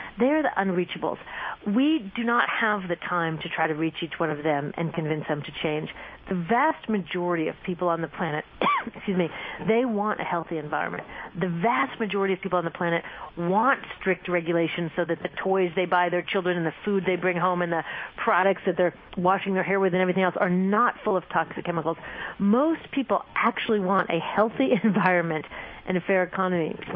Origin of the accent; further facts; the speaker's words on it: United States; And generally, when I said I was from the United States, generally I was greeted with a really positive warmth.